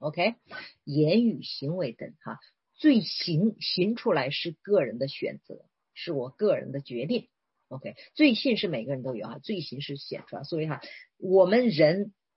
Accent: China; 因为我们中国人哈，我们从小的三观教育是非常不符合圣经真理

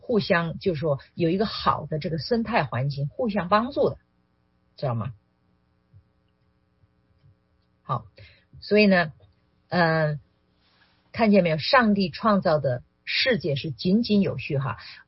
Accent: China; 但是你们发现我们中国人，因为我们不懂这个规矩啊

